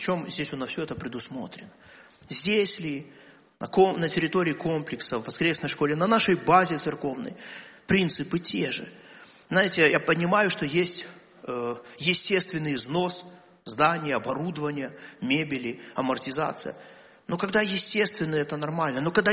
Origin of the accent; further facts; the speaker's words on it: Belarus; Да, я понимаю, мы белорусы, такие, знаете, нам улыбку натянуть очень тяжело порой.